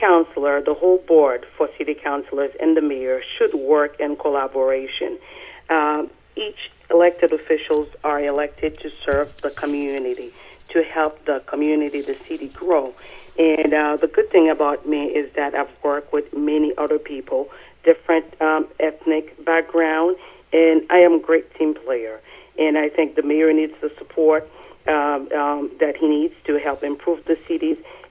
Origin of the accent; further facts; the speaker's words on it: Haiti; moved away as an adult; now in United States; I am originally from Haiti. I immigrated to the U.S. with my family in December of 1996.